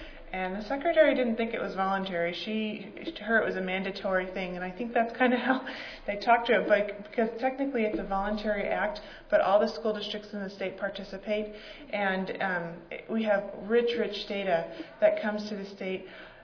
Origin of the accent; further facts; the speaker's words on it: New Hampshire, United States; I grew up in New Hampshire, though. So if you look in your little ruler, New Hampshire's at the top, Utah's at the bottom.